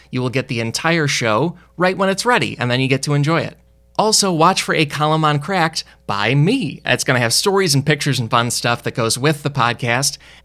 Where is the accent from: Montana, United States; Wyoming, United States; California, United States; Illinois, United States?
Illinois, United States; We are both lifelong fans of the Chicago White Sox. We're both from the Chicagoland region.